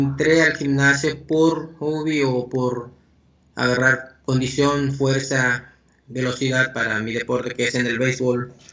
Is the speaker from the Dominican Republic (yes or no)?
no; Chetumal, Quintana Roo, Mexico; born there; Nací en la ciudad de Chetumal, Quintana Roo, de la República Mexicana del Sur.